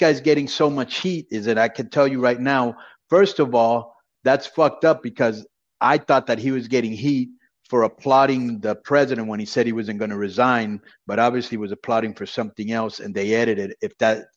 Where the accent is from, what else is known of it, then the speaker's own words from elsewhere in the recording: Florida, United States; I grew up watching him in Florida.